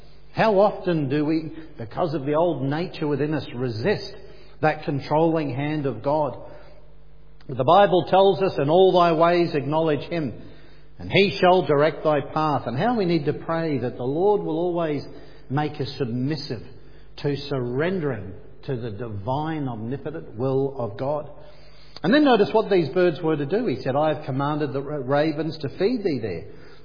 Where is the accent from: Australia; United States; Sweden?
Australia; accent: Australian; With my Aussie accent, I'll get it wrong whatever I say anyway, so I'll stick with the word Cherith.